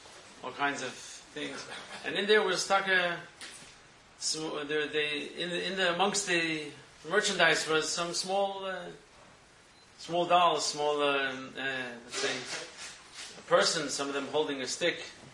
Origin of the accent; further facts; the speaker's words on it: New York City, New York, United States; The only thing is, I'm American, I'm a New Yorker.